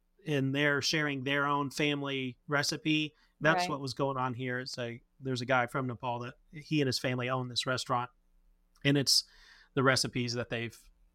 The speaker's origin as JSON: {"language": "English", "country": "United States", "said": "Don't give me a fork and spoon just because I'm American."}